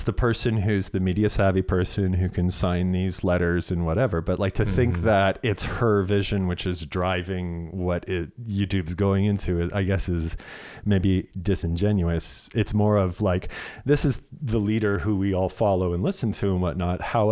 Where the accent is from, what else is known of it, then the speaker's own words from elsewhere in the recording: Canada; Well, I'm Canadian and whatnot.